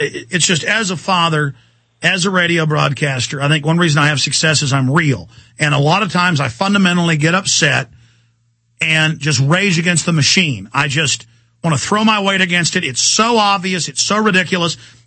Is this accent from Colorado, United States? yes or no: no; Dallas, Texas, United States; because I've seen it, you know, for myself, even growing up in Dallas.